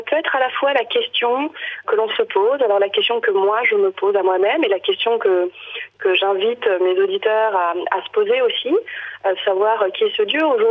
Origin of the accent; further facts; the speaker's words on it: Madagascar; Donc moi je suis malgache et c'est vrai que dans la culture malgache, la musique c'est ce qui rythme en fait l'existence